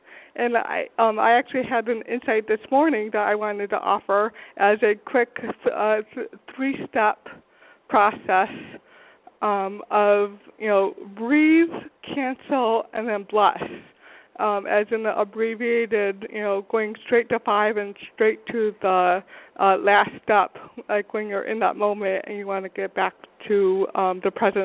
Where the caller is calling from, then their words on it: Grand Rapids, Michigan, United States; from Grand Rapids, Michigan.